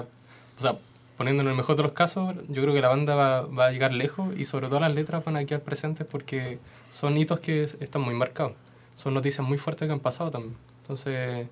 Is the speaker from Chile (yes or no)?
yes; Puerto Montt, Los Lagos, Chile; also born or lived in Santiago; yo soy de Puerto Montt, yo soy nacido en Puerto Montt, y después nos vinimos a vivir acá a Santiago buscando la plata.